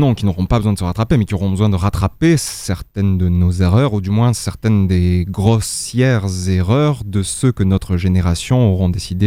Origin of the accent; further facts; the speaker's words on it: Alès, Occitanie, France; parce que je suis né à Alès, sur les terres Sévenoles.